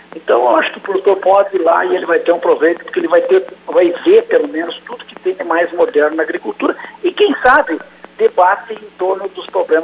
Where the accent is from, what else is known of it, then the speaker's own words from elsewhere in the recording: São Luiz Gonzaga, Rio Grande do Sul, Brazil; Olha, eu sou oriundo de São Luís Gonzaga, tá?